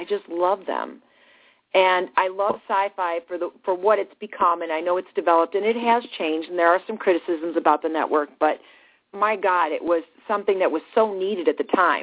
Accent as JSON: {"language": "English", "town": "Cleveland", "region": "Ohio", "country": "United States", "tie": "born or raised there", "said": "And I grew up on the Friday night horror films. We had a local show here in Cleveland called Big Chuck and Little John, or Houlihan and Big Chuck."}